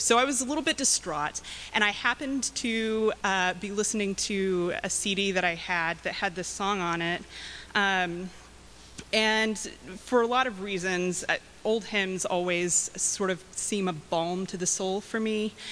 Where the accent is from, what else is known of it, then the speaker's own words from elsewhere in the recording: Texas, United States; Now, I'm from West Texas, so you can imagine that that was a bit of a shock for me.